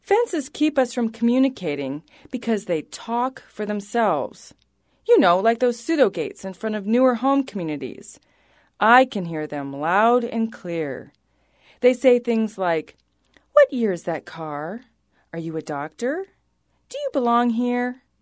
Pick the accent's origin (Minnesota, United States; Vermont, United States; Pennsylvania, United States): Pennsylvania, United States; Maybe it's kids like me growing up in Pennsylvania.